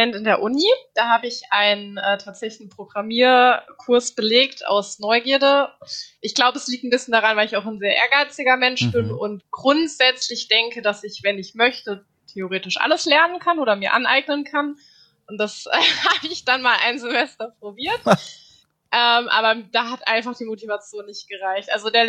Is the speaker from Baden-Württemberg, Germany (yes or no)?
no; Darmstadt, Hesse, Germany; also ich komme aus Darmstadt und die hatten so eine kleine Messe